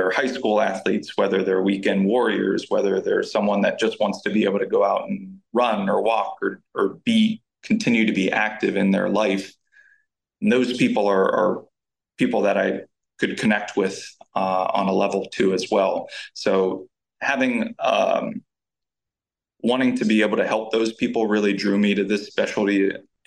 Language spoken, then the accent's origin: English; Murrysville, Pennsylvania, United States; So I'm from Murraysville, Pennsylvania. I went to Franklin Regional High School. There, athletics were a big part of my upbringing and background.